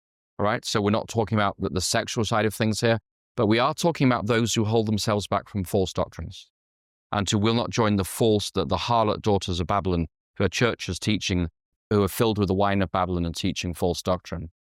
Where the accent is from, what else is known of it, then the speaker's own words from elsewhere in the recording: England, United Kingdom; As an Englishman, you know, in England, we're very restrained, you know, in our emotions.